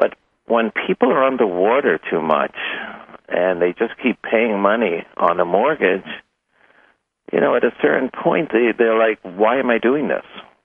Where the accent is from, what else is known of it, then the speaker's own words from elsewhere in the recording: New York, United States; I'm originally from New York. We taught to be skeptical.